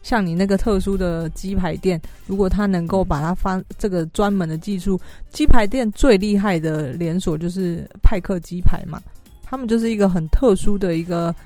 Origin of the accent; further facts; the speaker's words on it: South Korea; 我也是韩国人，